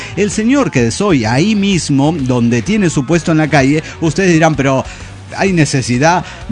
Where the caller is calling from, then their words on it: Guadalajara, Jalisco, Mexico; de Guadalajara, Jalisco, México.